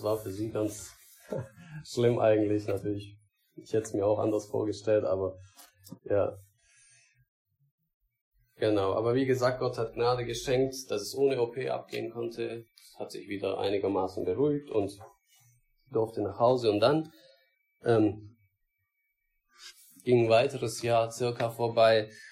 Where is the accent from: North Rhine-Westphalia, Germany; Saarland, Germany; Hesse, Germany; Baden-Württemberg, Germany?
Baden-Württemberg, Germany; Metzingen; Genau, ich habe vorhin nicht gesagt, von wo ich komme. Also wir sind aus Metzingen, vielleicht kennst du der eine oder andere.